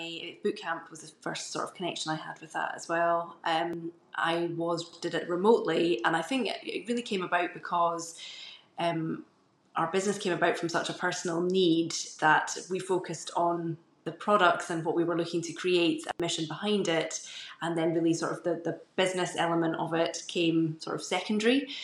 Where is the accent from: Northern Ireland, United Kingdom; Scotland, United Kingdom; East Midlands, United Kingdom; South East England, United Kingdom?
Scotland, United Kingdom; Edinburgh; also born or lived in Newcastle; I'm from Edinburgh and trained in Newcastle in medicine